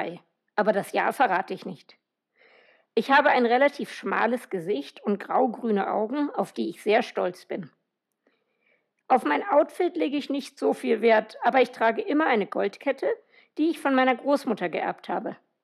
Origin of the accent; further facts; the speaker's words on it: Wales, United Kingdom; Ich glaube, meine Kindheit in Wales, aber auch meine Reisen, vor allem in Nordafrika, haben mich kulturell geprägt.